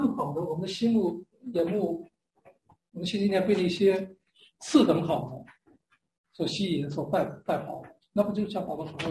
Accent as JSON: {"language": "Chinese", "country": "China", "tie": "born or raised there", "said": "像我们以前从小在中国这样的环境"}